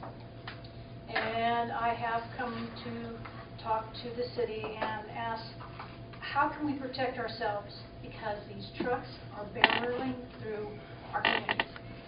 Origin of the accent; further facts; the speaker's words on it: California, United States; I'm from California. We don't allow that pretty much everywhere for obvious reasons.